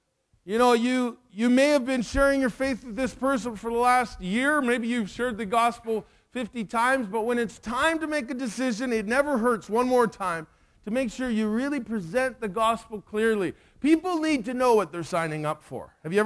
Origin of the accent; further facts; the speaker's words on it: Canada; I'll speak as fast as a Canadian can, which is like four times as fast as you can.